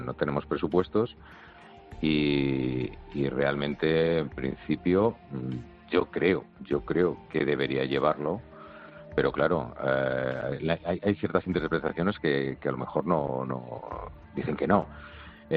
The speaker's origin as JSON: {"language": "Spanish", "country": "Spain", "said": "somos todos los españoles que pagamos nuestros impuestos."}